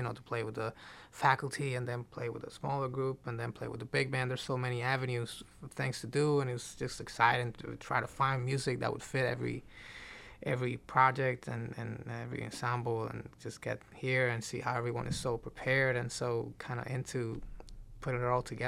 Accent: Puerto Rico; And in this neighborhood where I grew up in Puerto Rico, I was kind of, you know, being introduced to music a little bit at school already

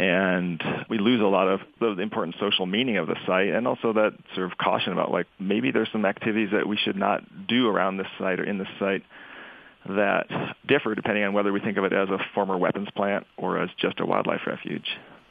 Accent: Boulder, Colorado, United States; I grew up in Boulder with the protests going on

